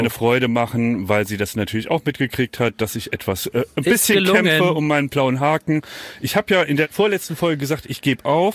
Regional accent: Kirberg, Saarland, Germany; Bei Wikipedia bin ich jetzt ein Sohn der Stadt Homburg. Also Kirberg, wo ich herkomme, ist eigentlich nur ein Ortsteil von Homburg.

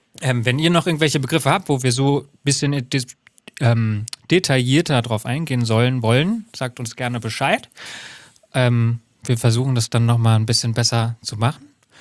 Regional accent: Hesse, Germany; ich komme aus Hessen und bei einer kleinen Freiwilligen Feuerwehr gelernt

